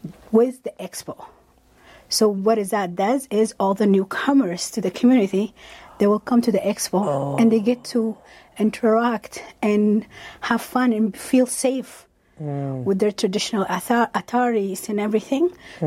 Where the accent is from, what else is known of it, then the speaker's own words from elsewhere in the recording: Sudan; also born or lived in Eritrea / Egypt; now in Fort McMurray, Canada; For myself, growing up in Sudan, in Eritrea, in Egypt, it was completely different.